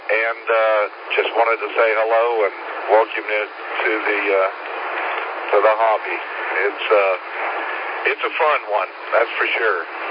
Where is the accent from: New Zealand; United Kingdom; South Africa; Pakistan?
United Kingdom; now in Campobello, United States; I'm from the United Kingdom many years ago.